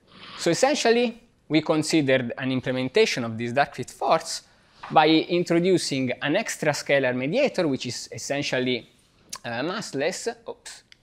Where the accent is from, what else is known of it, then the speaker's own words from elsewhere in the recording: Pisa, Tuscany, Italy; English is a second language; In my hometown, at the end of the 1500s, Galileo made essentially was studying the falling of two different mass balls of different mass from the Tower of Pisa